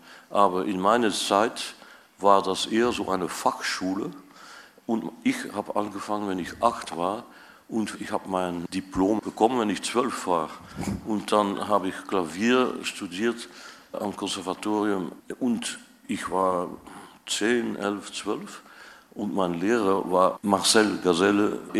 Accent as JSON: {"language": "German", "town": "Ghent", "region": "Flanders", "country": "Belgium", "tie": "born there", "second_language": "German", "said": "Und ich bin geboren in Gent, eine sehr schöne Stadt in Belgien."}